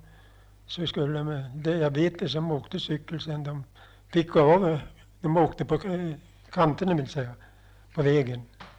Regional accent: Norrbo, Uppsala County, Sweden; Jag är född i Norrbo.

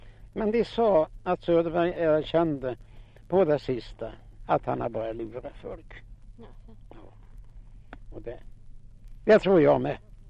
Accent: Fällingsbro, Örebro County, Sweden; Och sa han, var är du ifrån … ? Ja, jag är från Fällingsbro, sa jag. Dit ska jag. Men annars var jag knäckt här i Gillsta, sa jag.

